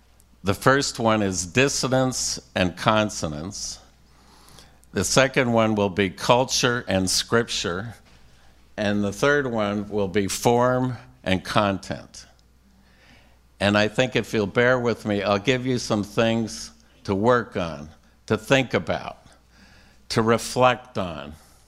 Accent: Brooklyn, New York, United States; born there; You can tell I was born in Brooklyn, right? Little Yiddish there.

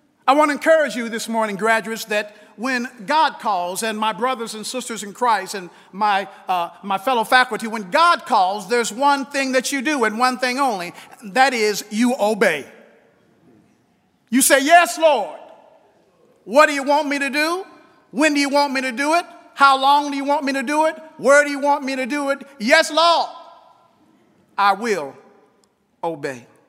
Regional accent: Kansas City, Missouri, United States; As a teenager growing up in Kansas City, Missouri, our home was about a block away from a park.

